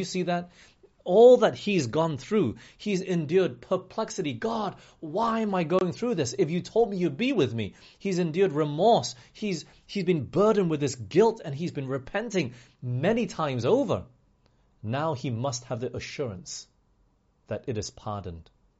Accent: Malaysia; also born or lived in England / Australia / United States; I grew up overseas. I grew up in England for 5 years, Australia for 10 years, US for 7 years. I've not grown up in Malaysia.

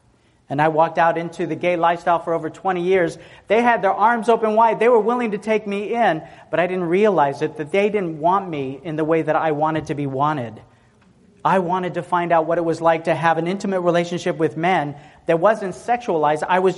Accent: Tennessee, United States; Listen, I'm a country boy, I'm from Tennessee.

